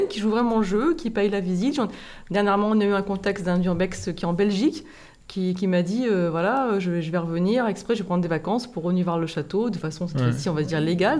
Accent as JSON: {"language": "French", "town": "Saint-Sulpice-de-Roumagnac", "region": "Nouvelle-Aquitaine", "country": "France", "tie": "born or raised there", "also_born_or_lived": "Bergerac", "said": "moi je suis née à Bergerac et j'ai grandi à Saint-Sulpice-de-Romagnac, qui est un petit village qui est à environ un quart d'heure de Tocane."}